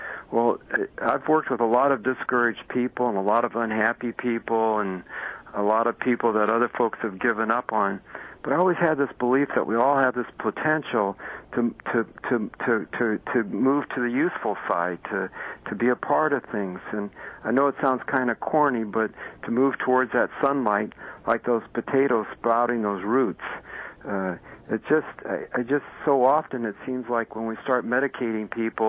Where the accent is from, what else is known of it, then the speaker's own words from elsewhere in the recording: Midwest, United States; I grew up in the Midwest and out on the farms, and we'd have cellars.